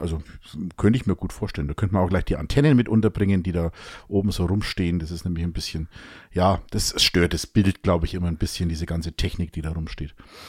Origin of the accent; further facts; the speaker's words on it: Münchberg, Bavaria, Germany; Ich komme ja aus Münchberg und hoffe, dass es weiter wächst und gedeiht.